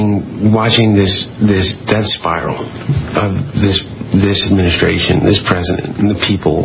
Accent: United States; Because I'm really proud of being an American.

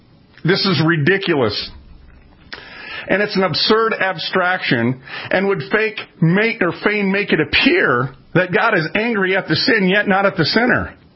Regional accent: Minneapolis, Minnesota, United States; You know, I got to be careful because I'm from North Minneapolis and I remember some of the words that they use.

